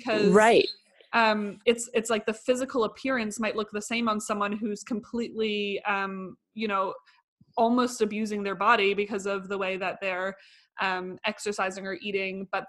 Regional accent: Canada; also born or lived in Germany; I do say I'm Canadian because I was born in Canada and I lived mostly in Canada, but both my parents are German. And after I was born here, when I was 10 days old, I went back to Germany until I was, I think, 4.

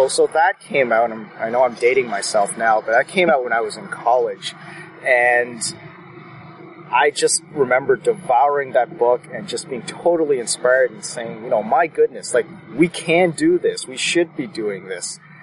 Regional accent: Canada; It's pretty much like being an American. There's electricity, running water, internet, cars, and a whole bunch of snow.

